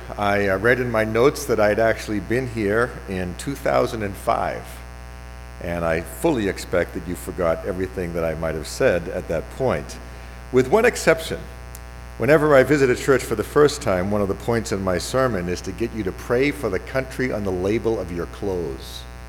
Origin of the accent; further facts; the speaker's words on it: Arlington, Massachusetts, United States; I'm from Arlington, Massachusetts, or Arlington, more properly spoken.